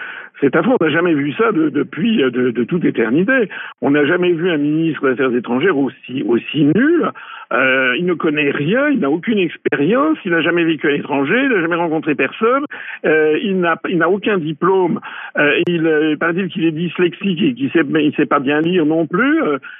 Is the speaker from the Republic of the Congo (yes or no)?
no; France; quand on est français et qu'on s'intéresse aux questions internationales